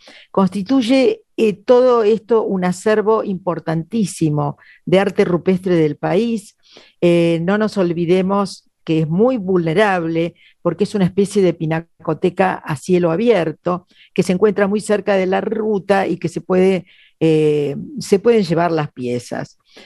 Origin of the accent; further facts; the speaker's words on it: Buenos Aires, Argentina; un tema que es muy ajeno a los que somos porteños